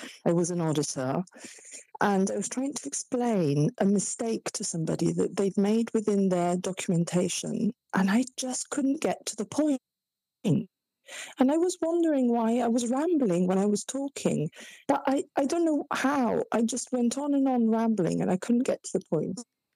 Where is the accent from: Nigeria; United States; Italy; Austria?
Italy; And I was going to Italy because we were married in Italy, in my hometown.